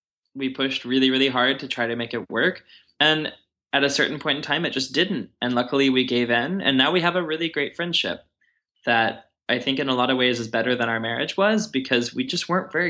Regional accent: Texas, United States; And people here are a lot more flaky and a lot more casual, I guess, than I'm used to from Texas.

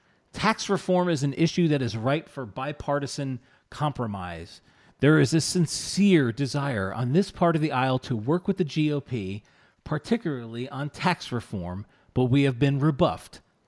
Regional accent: Queens, New York, United States; I, you know, grew up, I was born in Queens

